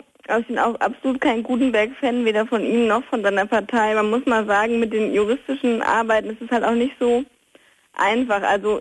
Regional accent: Marburg, Hesse, Germany; Ich komme auch hier aus der Marburger Region.

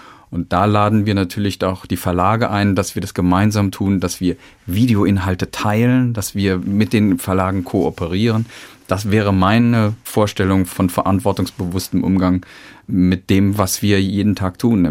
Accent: Eifel, Germany; now in Hamburg, Germany; anderthalb Jahren in die Eifel verpflanzt, wo ich dann auch groß geworden bin, was ich heute auch als meine Heimat bezeichnen würde.

